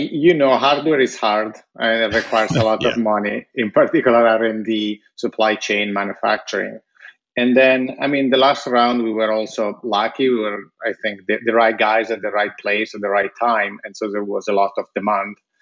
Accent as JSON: {"language": "English", "country": "Italy", "tie": "born or raised there", "said": "when I was growing up in Italy"}